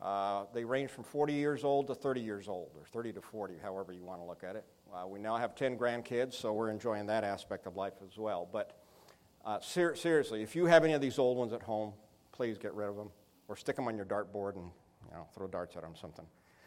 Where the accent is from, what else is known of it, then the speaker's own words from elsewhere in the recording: Brazil; I was born and raised in Brazil as a missionary kid